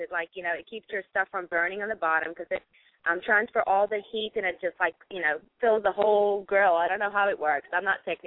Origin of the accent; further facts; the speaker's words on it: South Africa; I am from South Africa